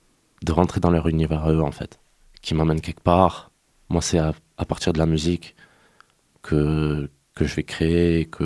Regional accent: Sète, Occitanie, France; Je dirais que Sète, c'est ma ville. Donc c'est là où j'ai grandi

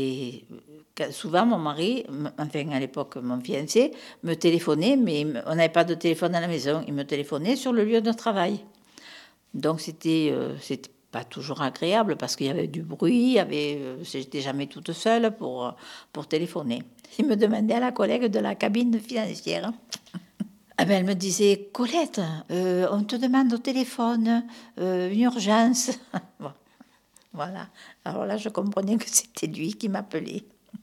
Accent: Marseille, Provence-Alpes-Côte d'Azur, France; accent: Marseille; j'ai 74 ans. À mon accent, vous voyez que je suis de Marseille. Je suis partie à Paris 3 mois, en février 58

